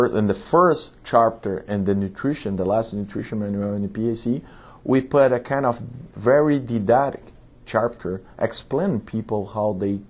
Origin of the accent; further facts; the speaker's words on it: Brazil; English is a second language; now in United States; since I'm from Brazil, I would say it's not true here in the States.